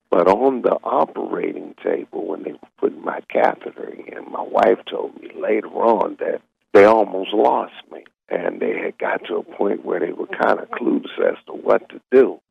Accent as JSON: {"language": "English", "town": "Youngstown", "region": "Ohio", "country": "United States", "tie": "born or raised there", "said": "Well, I was born and raised in Youngstown, and I've worked at Youngstown Sheet 2 for a number of years."}